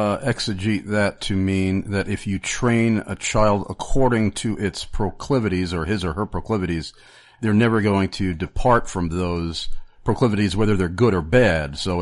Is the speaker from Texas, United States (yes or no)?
no; New York, United States; when he heard I was from New York